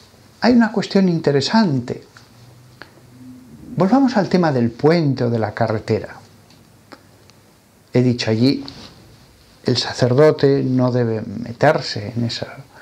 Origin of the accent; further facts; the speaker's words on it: Aragon, Spain; Yo soy aragonés.